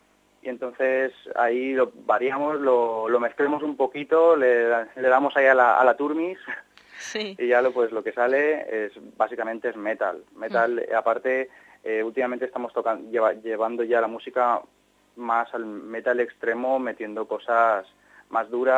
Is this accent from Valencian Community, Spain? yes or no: yes; San Vicente del Raspeig, Valencian Community, Spain; y yo, que soy de San Vicente, estamos dispersos, nos juntamos en Pinoso